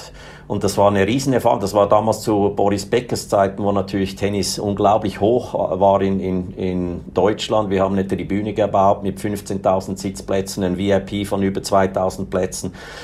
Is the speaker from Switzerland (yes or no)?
yes; Switzerland